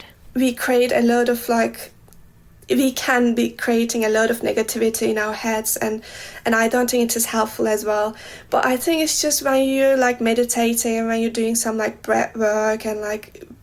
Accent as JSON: {"language": "English", "country": "Turkey", "second_language": "English", "lives_now": "Germany", "said": "I am Turkish, like I'm coming from Turkey, so where we have a lot of sunlight."}